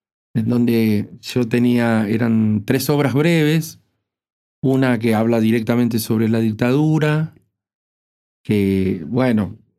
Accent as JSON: {"language": "Spanish", "region": "Corrientes", "country": "Argentina", "tie": "born or raised there", "moved": "yes", "lives_now": "Buenos Aires, Argentina", "said": "Yo vine de Corrientes a Buenos Aires y me costó mucho ese destierro primero."}